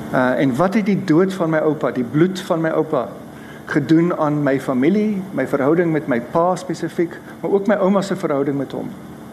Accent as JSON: {"language": "Afrikaans", "region": "Western Cape", "country": "South Africa", "tie": "born or raised there", "said": "Aan die suidekant van Idasvallei, en ek het groot geword in Enie Park. Aan die, kom ons maar sê, die noordekant van Enie Park."}